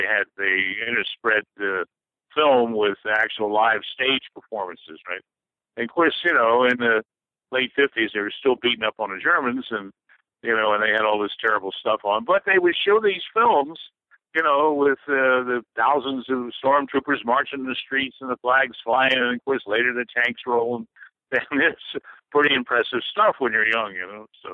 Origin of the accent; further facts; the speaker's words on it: Baltimore, Maryland, United States; Well, I'm originally from Maryland. Grew up around Baltimore. Went to military school outside of Baltimore. Spent my summers on the eastern shore of Maryland.